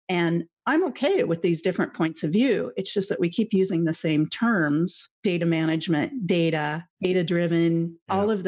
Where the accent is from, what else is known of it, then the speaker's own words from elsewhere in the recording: Canada; Let's be polite because I'm Canadian.